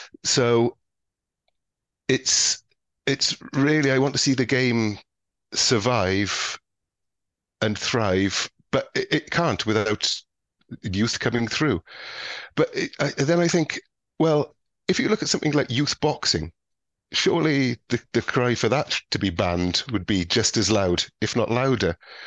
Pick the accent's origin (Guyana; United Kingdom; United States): United Kingdom; Wales; being Welsh